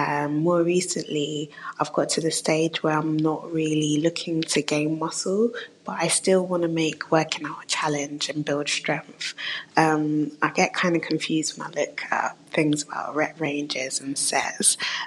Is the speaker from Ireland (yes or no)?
no; London, United Kingdom; I am from London, UK.